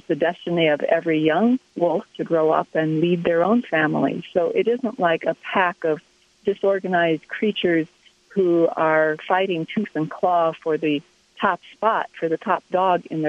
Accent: Boulder, Colorado, United States; He lives in my hometown of Boulder

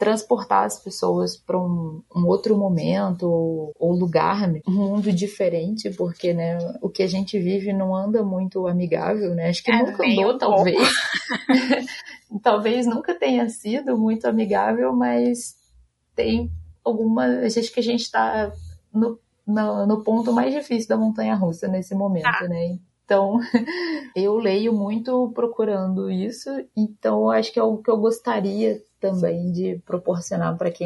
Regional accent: Rio de Janeiro, Brazil; Eu sou do interior do estado do Rio de Janeiro, né? Na minha cidade... Não tem praia.

